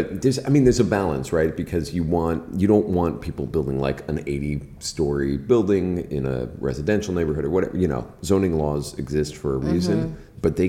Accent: Key West, Florida, United States; I come from a town, I grew up in Key West, where there's a preservation board that ensures that every building is built the exact same way.

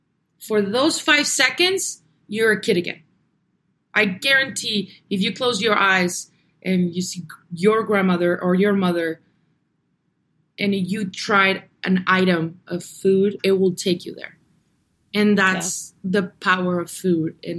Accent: Navojoa, Sonora, Mexico; now in Tucson, United States; I was born here in Tucson, and we grew up in Navojoa, Sonora. It's the last city of the state of Sonora.

